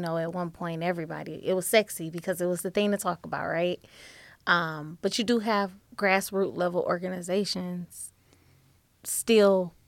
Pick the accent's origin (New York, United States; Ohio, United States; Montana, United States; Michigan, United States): Michigan, United States; Detroit; Because I grew up in Detroit, 60% of the population has sickle cell trait.